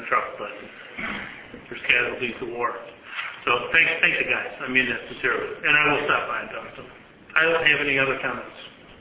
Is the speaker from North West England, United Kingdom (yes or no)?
no; Scotland, United Kingdom; I'm Scottish, I invented the word.